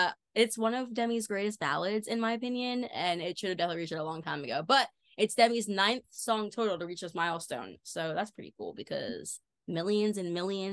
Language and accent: English; New Jersey, United States; I was from Jersey.